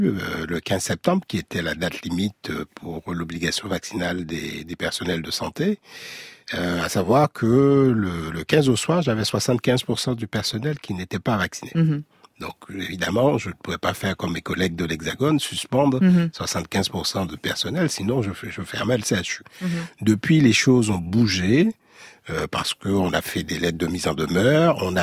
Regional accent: Guadeloupe; mais que voilà qu'on retrouve chez nous en Guadeloupe et que je regrette.

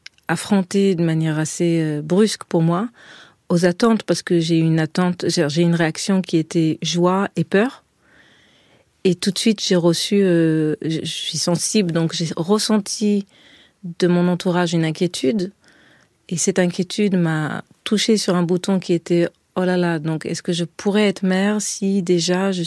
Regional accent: Israel; du fait que j'ai été élevée en Israël et qu'il y a quelque chose de très direct dans cette langue-là aussi.

